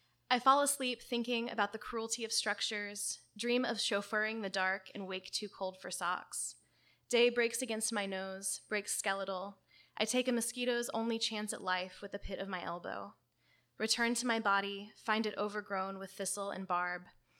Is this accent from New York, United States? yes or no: no; Texas, United States; And I'm from the South. I'm from Texas originally, and I've lived in the South most of my life.